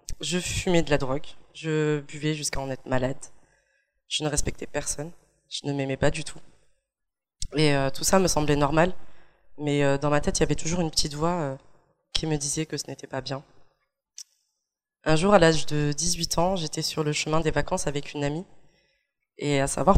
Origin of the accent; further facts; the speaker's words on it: Toulouse, Occitanie, France; j'ai 24 ans et je suis originaire de Toulouse. J'ai deux grands frères et on a grandi dans une famille protestante réformée malgache.